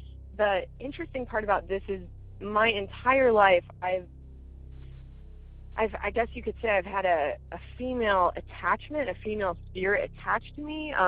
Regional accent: Los Angeles, California, United States; I am from Los Angeles.

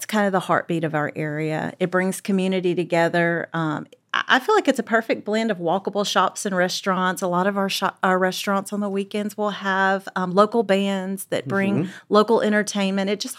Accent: Sulphur, United States; Yes, I really am excited about talking about this because Sulphur is my hometown.

